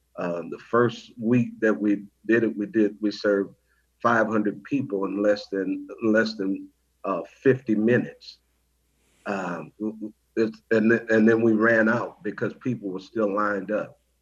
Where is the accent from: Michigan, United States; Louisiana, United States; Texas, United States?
Texas, United States; Houston; now in Iowa, United States; George Lloyd is a native of my hometown, Houston, Texas, and coming up in Third Ward, Houston, Texas, he was a student athlete, and my younger cousin and George were classmates